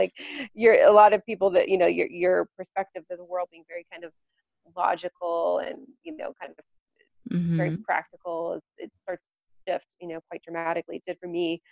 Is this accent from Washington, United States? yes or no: no; Lafayette, Colorado, United States; I was driving home from Denver to my hometown at the time of Lafayette, which is about 30, 35 minutes.